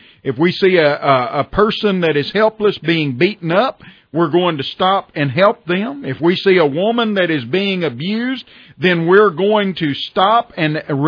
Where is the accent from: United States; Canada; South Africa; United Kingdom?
United States; as an American, we live in a country, a republic, that is based upon the Constitution of the United States of America.